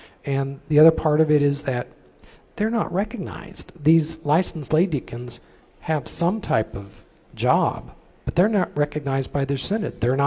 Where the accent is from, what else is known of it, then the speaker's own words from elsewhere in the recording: West Coast, United States; I'm from the West Coast, and I can tell you the West Coast does that.